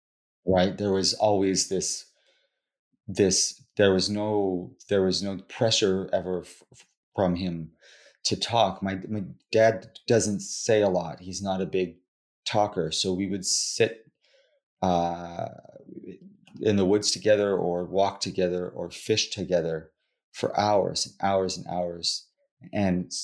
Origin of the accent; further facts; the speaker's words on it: Coquitlam, British Columbia, Canada; I grew up in Coquitlam, BC, which is a small town outside of Vancouver, BC, that Canada. And at the time, it's changed a lot now, but at the time, the place where I grew up was it's like a suburb